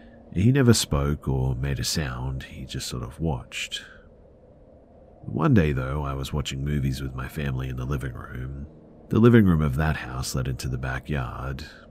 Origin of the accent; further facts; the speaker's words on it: California, United States; also born or lived in Atlanta, United States; So, I'm from California, but me and my family lived in Atlanta for about 2 years, from 15 to 17 years old.